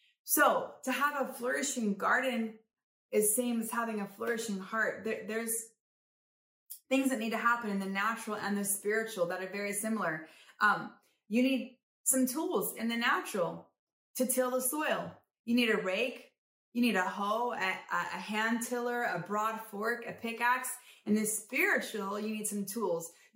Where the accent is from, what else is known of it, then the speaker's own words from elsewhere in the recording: Modesto, California, United States; I'm from Modesto, California, and I want to thank you for joining me today.